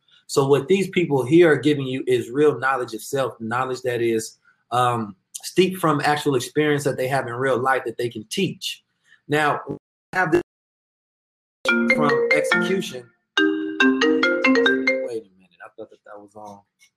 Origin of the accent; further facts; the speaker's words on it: Oakland, California, United States; So a little background on me. I am from Oakland, California.